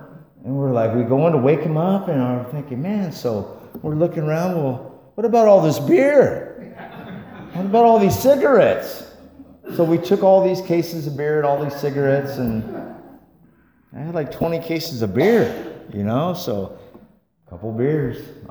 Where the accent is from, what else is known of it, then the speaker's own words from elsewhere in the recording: Fowler, California, United States; And I go to a party in my hometown of Fowler, California.